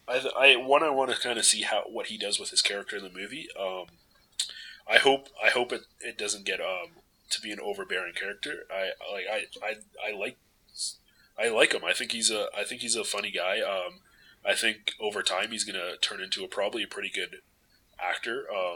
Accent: Calgary, Alberta, Canada; Yeah, I'm from Calgary, Canada.

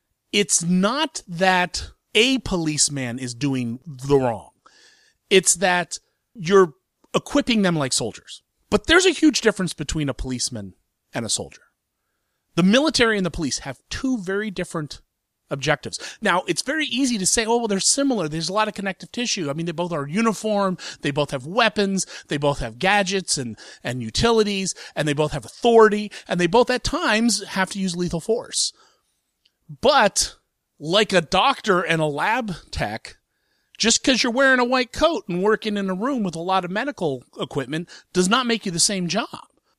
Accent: Columbus, Ohio, United States; It's opening in Columbus, Ohio, which is my hometown

